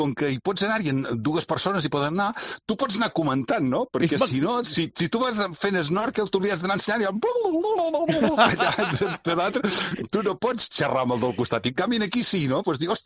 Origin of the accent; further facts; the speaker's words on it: Catalonia, Spain; sempre jo sóc de la zona aquesta del nord de Cap de Creus, o sigui, sóc de l'Alt Empordà.